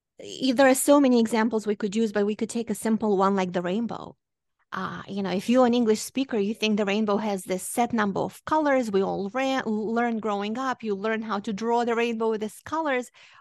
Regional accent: Moldova; now in United States; So I am originally from Moldova. Moldova is a country nobody in the United States had ever heard about up until about a year ago.

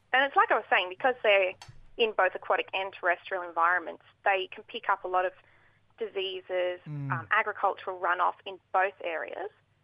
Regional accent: New South Wales, Australia; I am from the Anawan Nation, but I have very close ties with Gamilaroi Country.

